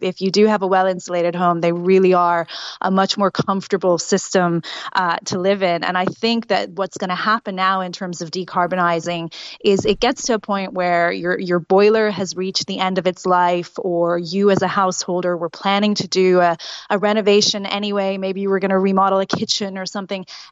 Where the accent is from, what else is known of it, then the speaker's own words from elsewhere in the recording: New Orleans, Louisiana, United States; moved away; I grew up in the United States. And when people ask me, what do I miss about living in the United States, I actually say the plumbing.